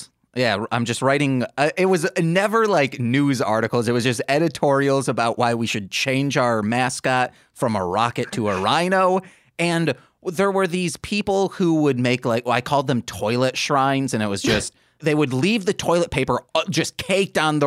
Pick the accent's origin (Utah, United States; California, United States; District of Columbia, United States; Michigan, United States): Michigan, United States; Muskegon; now in Chicago, United States; Yeah, we're currently in Chicago. We've been here for 6 years. We grew up in Muskegon, Michigan.